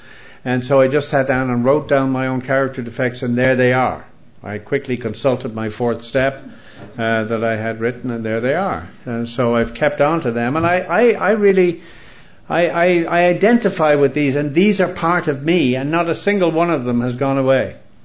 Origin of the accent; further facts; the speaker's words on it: Ireland; But as I said yesterday, my diagnosis was being Irish. And that's how I was expected to behave